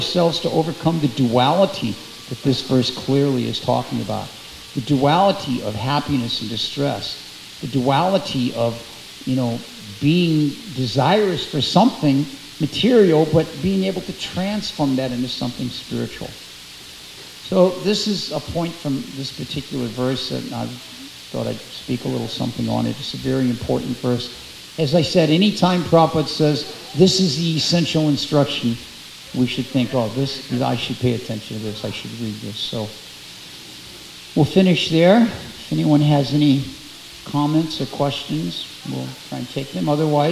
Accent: St. Louis, Missouri, United States; to speak at my old alma mater, the temple I grew up in St. Louis.

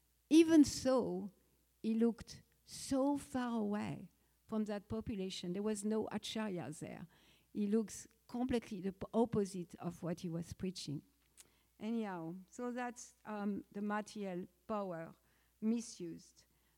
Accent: France; So I grew up in France

